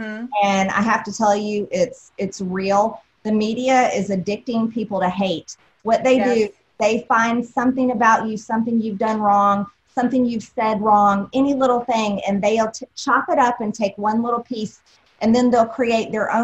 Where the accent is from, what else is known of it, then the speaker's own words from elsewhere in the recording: United States; I'm very much an ordinary American, just a regular American woman. I love our country and I love being an American woman.